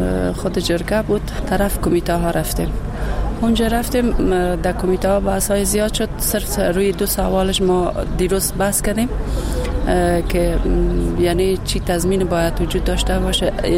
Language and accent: Persian; Baghlan, Afghanistan; از بغلان آمدیم.